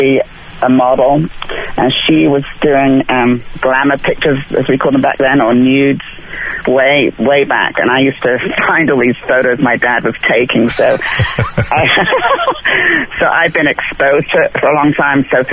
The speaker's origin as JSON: {"language": "English", "region": "England", "country": "United Kingdom", "tie": "born or raised there", "said": "Remember, I grew up in England. We were a little bit more reserved back there."}